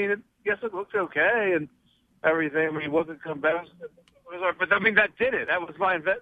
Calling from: Virginia, United States; from Virginia.

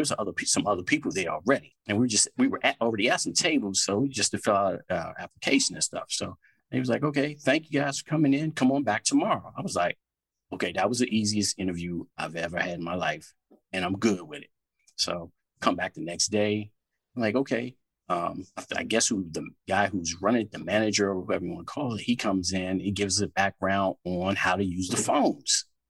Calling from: Washington, District of Columbia, United States; I'm calling from out here in D.C.

